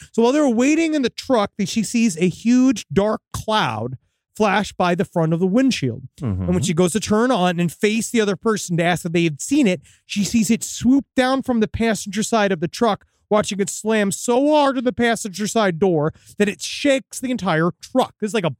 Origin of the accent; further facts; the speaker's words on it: Oak Island, Nova Scotia, Canada; Now, while growing up in Oak Island, I've always known the legend of six people dying looking for this treasure, which is true.